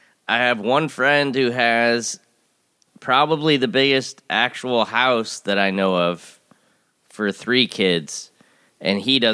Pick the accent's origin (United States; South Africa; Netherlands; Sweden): United States; Owego, New York; my parents, I think it was 2012, went through an actual flood of my hometown of Owego, New York